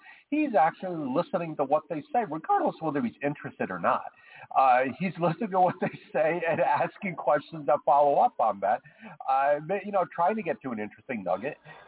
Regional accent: New Jersey, United States; because I'm originally from the New Jersey, New York area, and if you're from the New Jersey, New York area, you love you some doggy.

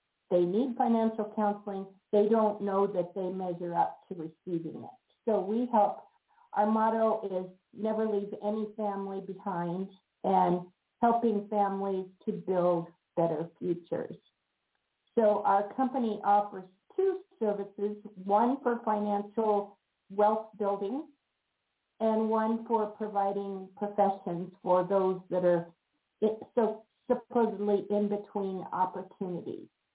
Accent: Wyoming, United States; also born or lived in Boise; now in Myrtle Beach, United States; from Myrtle Beach, South Carolina. My husband and I just relocated here a year and a half ago from Boise, Idaho. We grew up in Wyoming, actually

